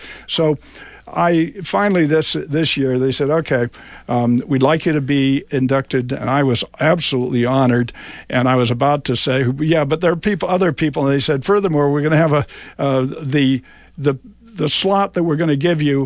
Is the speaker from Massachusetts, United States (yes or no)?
yes; Natick, Massachusetts, United States; the model I used was the model that existed when I was growing up in Natick, which was WKOX in Framingham